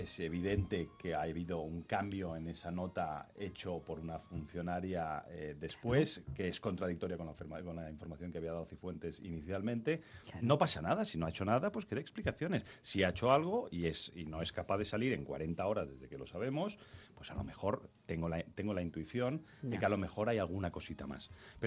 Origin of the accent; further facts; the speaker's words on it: Catalonia, Spain; Yo soy catalán y cuando voy a Barcelona hay muchas conversaciones que no puedo tener.